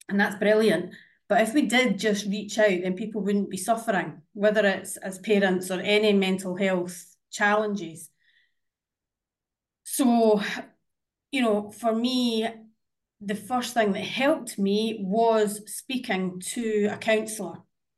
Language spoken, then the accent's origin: English; Scotland, United Kingdom; moved away as an adult; now in Montenegro; I'm Scottish, you know, I'm used to trees and green stuff and rain.